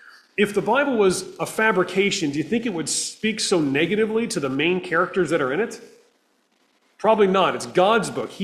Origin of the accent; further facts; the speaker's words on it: Windsor, Ontario, Canada; I'm from Windsor. It's another, you know, armpit of Canada town.